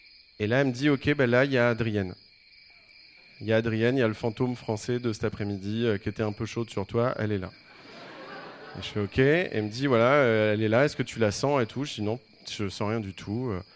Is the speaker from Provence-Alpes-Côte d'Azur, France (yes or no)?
no; Rouen, Normandy, France; born there; Je suis né à Rouen, en fait.